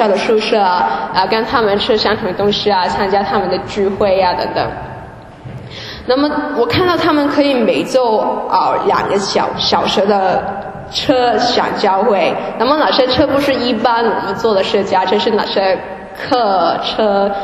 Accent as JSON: {"language": "Chinese", "country": "Hong Kong", "tie": "born or raised there", "lives_now": "Germany", "said": "这些全都是我来到德国以后才学习到，因为我在香港的生活真的是太幸福。然后我是在一个基督教的家庭长大，我父母跟我妈妈那边的家人全都是基督徒。"}